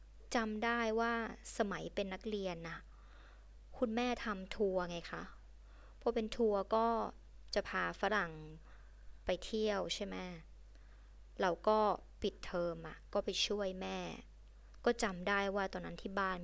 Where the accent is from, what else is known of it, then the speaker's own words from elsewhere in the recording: Northern Thailand, Thailand; เราเป็นคนเหนือไงคนเหนือแบบขาวอะเป็นคนผิวขาวอะ